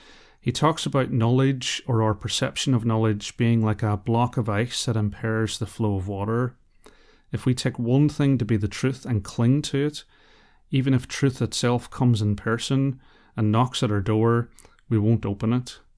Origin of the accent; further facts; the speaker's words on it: Ireland; I'd brought a bottle of sun cream with me because, well, I'm Irish